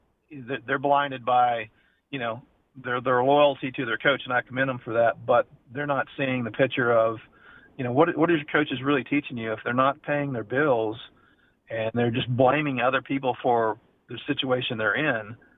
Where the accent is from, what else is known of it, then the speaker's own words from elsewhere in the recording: Texas, United States; I did talk to a coach in Duncanville High School because I'm from Texas and we played Duncanville when I was in high school.